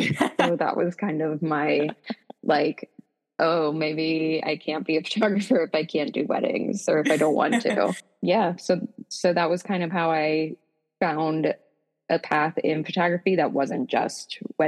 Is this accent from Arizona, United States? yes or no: no; Baltimore, Maryland, United States; I am from Baltimore, Maryland.